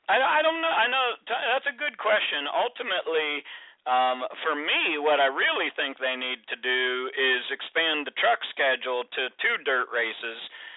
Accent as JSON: {"language": "English", "region": "Ohio", "country": "United States", "tie": "born or raised there", "said": "I grew up in Eastern Ohio, so I was at a lot of the racetracks where ASA competed on a regular basis."}